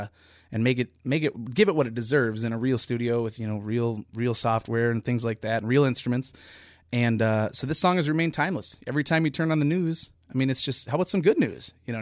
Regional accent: St. Paul, Minnesota, United States; I went and tried for my hometown of Minnesota. You know, I'm born and raised in St. Paul, White Bear Lake area

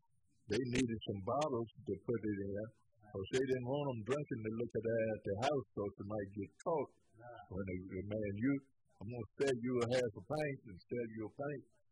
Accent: Ekman, West Virginia, United States; I was born in West Virginia. I was born down at Ekman, where I grew up at.

